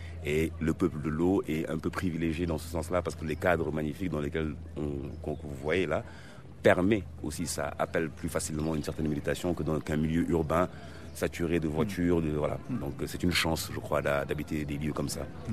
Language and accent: French; Sine-Saloum, Senegal; les Nyominka de là d'où on vient, du Sinsaloum.